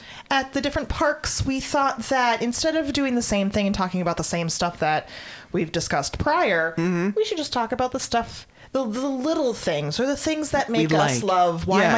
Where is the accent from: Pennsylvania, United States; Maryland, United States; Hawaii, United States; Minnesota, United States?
Minnesota, United States; As a Minnesotan who sees real snow, I still love it.